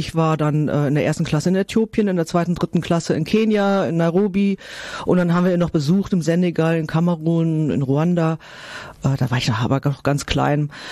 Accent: Wangen im Allgäu, Baden-Württemberg, Germany; born there; Also ich bin geboren in Wangen im Allgäu. Das ist total schön, also zumindest landschaftlich, in der Nähe vom Bodensee und Dreiländereck, Österreich, Schweiz.

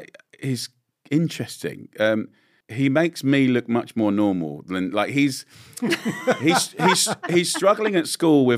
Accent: England, United Kingdom; as an English boy, I find it quite emotional and really surprising.

